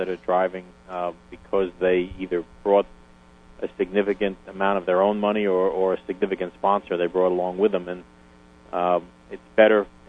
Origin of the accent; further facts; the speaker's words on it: New Jersey, United States; I'm from New Jersey. I'm no redneck, and I love it.